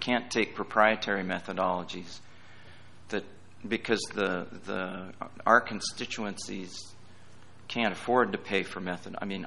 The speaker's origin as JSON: {"language": "English", "country": "Ireland", "said": "I'm Irish."}